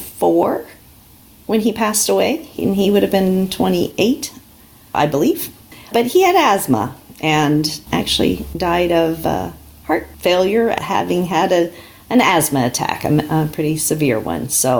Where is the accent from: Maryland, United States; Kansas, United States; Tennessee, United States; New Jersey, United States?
Maryland, United States; also born or lived in Washington, D.C.; I was born in Washington, D.C. My family lived just outside of D.C. in Maryland.